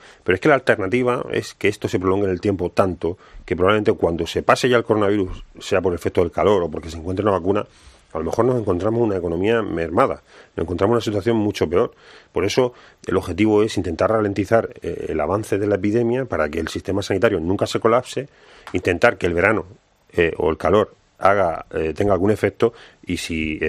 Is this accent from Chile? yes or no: no; Region of Murcia, Spain; tiene una huerta maravillosa en el campo Cartagena, déjeme que aproveche para barrer para mi tierra